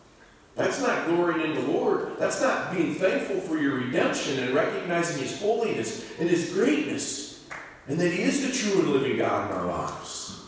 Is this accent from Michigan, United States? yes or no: yes; Michigan, United States; from Michigan like me.